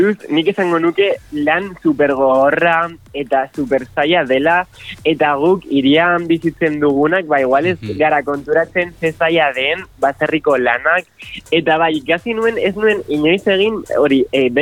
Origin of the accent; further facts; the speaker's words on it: Bilbao, Basque Country, Spain; Basque is a second language; nik berez Bilbokoa nahi. Baina nire euskara, ba, poliki.